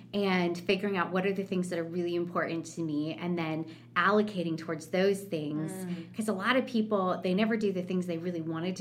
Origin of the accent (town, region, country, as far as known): Oregon, United States; born or raised there